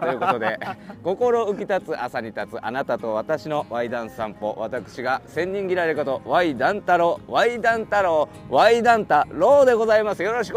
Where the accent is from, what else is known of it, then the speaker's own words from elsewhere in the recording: Osaka, Japan; now in Tokyo, Japan; で俺大阪から東京来ました、僕なんて、はい、 … 大阪から来ましたけど、